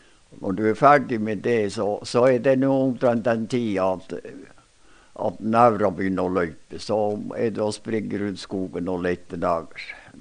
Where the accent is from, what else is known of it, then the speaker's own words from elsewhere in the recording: Myrdal, Troms, Norway; Myrdal betyr det, der hvor jeg vokste opp her på Nordbåtssiden.